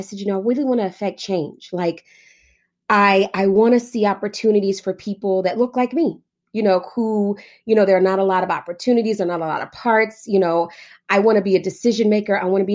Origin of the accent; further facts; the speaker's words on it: Fort Worth, Texas, United States; I'm from Fort Worth, Texas. It's literally like 30 minutes away from Dallas. I'm pretty sure people know about Fort Worth. And I grew up with a single mom.